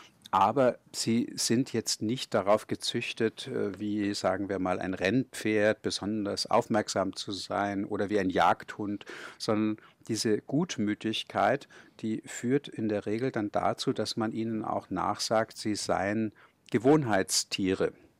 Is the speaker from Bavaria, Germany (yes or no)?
yes; Kulmbach, Bavaria, Germany; ich bin ja in Kulmbach aufgewachsen